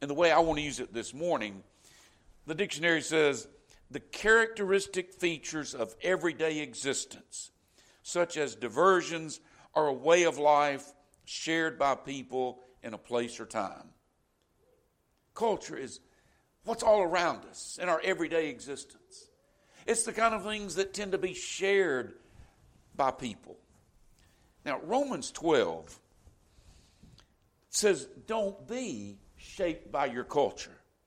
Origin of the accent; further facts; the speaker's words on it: Oak Grove, Florida, United States; accent: Southern; You know, I sound like I'm from somewhere in the deep South. You know why? I grew up in Oak Grove, Florida, and everybody talked like me.